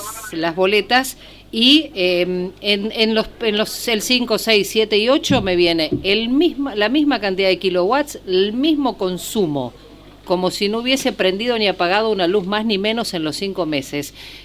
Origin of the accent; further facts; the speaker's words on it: Argentina; ¿Cómo somos los argentinos?